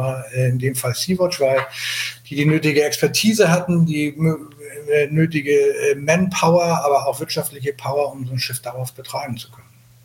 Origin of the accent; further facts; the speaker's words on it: Hamburg, Germany; du sagst es, ich komme aus Hamburg, bin 60 Jahre alt